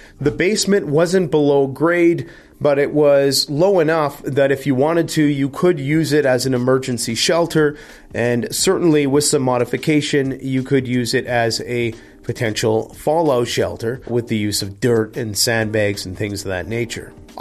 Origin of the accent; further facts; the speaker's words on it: Canada; And for myself, being … you can basically double or triple that.